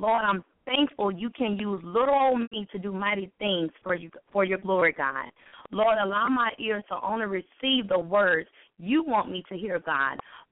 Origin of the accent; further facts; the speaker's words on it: the South, United States; So I do talk fast because I am from the South